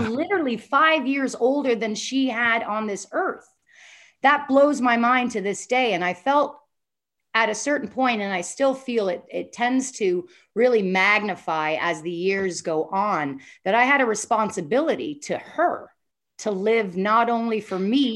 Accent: Canada; growing up in Canada, I had that European upbringing

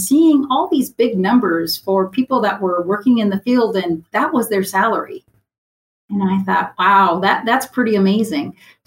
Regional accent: South Dakota, United States; I'm from South Dakota, cold country up here.

